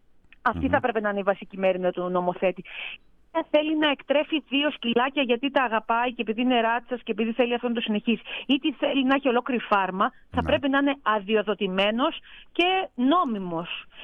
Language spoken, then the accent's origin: Greek; Paros, South Aegean, Greece; εγώ κατάγομαι από την Πάρο. Στις Κυκλάδες είναι μάστιγα το παστούρωμα